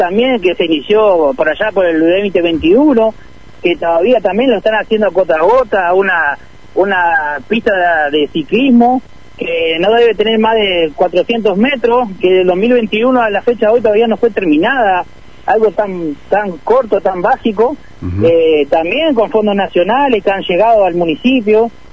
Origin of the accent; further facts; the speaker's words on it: Federación, Entre Ríos, Argentina; volver a emprender en Federación, que es donde yo nací, me crié y donde lo defiendo.